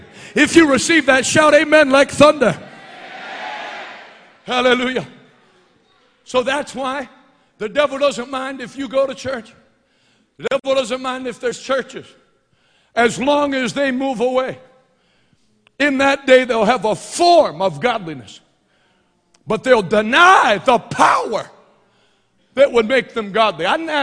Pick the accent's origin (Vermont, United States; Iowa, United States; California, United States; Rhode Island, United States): Vermont, United States; But I grew up preaching in Vermont, so that was no big deal.